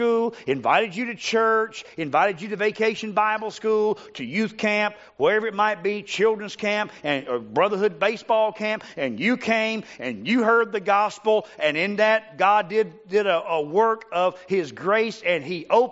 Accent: United States; Now, I'm an American. I love my country.

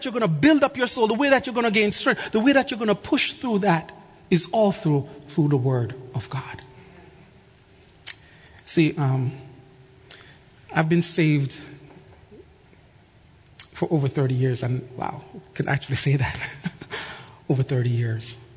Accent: Jamaica; Now, I'm from Jamaica, and if you know anything about our culture

